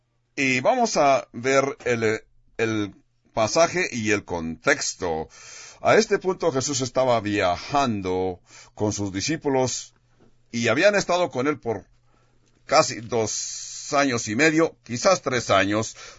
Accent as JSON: {"language": "Spanish", "region": "California", "country": "United States", "said": "aunque también yo soy de California"}